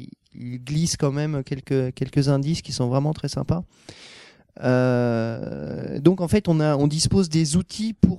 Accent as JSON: {"language": "French", "town": "Paris", "region": "Île-de-France", "country": "France", "said": "dans Paris, puisque je suis parisien."}